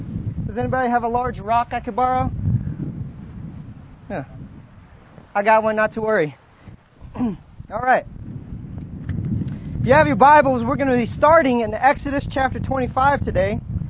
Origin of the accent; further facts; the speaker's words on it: Roanoke, Virginia, United States; So I am from Roanoke, Virginia, and in Roanoke, I say I'm from the mountains of Roanoke